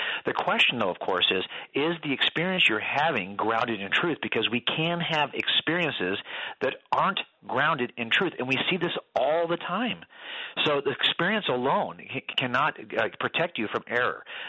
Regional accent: California, United States; I could tell you that I'm a Californian. I can make that case for why I'm a Californian. I can tell you I was born here. I can tell you that I lived here my entire life.

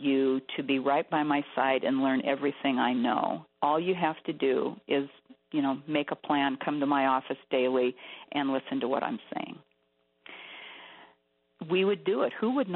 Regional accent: Seattle, Washington, United States; I'm from Seattle

